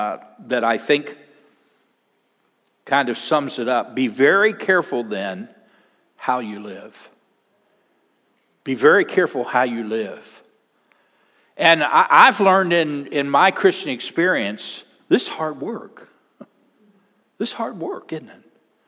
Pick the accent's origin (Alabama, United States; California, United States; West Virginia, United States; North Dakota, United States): West Virginia, United States; We lived in a mobile home there in West Virginia. We grew up in West Virginia.